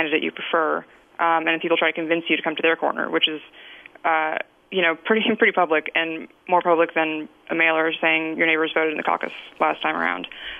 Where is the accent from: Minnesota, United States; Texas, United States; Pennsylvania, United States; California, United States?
Texas, United States; And I, as a Texan, I'm not quite sure how Iowans understand the norms of participation